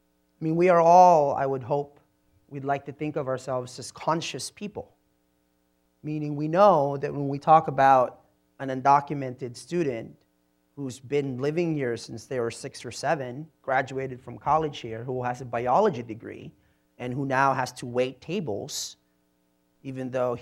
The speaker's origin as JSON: {"language": "English", "country": "Philippines", "said": "As you can imagine, it's a little confusing for people. It's called being Filipino."}